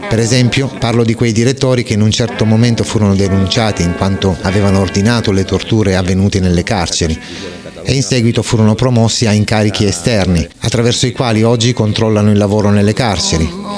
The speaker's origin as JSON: {"language": "Italian", "town": "Vic", "region": "Catalonia", "country": "Spain", "tie": "born or raised there", "said": "tornai al mio paese d'origine, a Vic, un paese di 70.000 abitanti, dove tutti conoscevano la storia mia e del mio gruppo"}